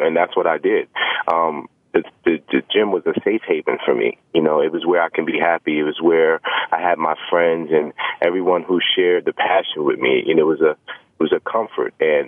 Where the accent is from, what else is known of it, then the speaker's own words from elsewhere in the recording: Brooklyn, New York, United States; growing up in Brooklyn, especially the Brownsville area